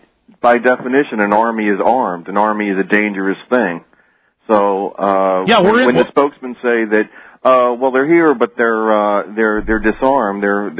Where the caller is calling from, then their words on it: Philadelphia, Pennsylvania, United States; In Philadelphia.